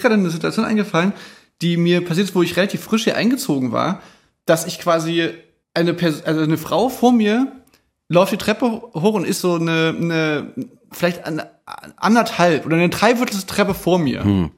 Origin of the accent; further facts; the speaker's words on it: Austria; Ich bin aus Österreich.